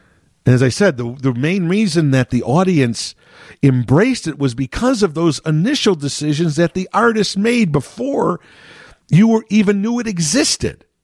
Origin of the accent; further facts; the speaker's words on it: Chicago, Illinois, United States; And I bring this up because I'm from Chicago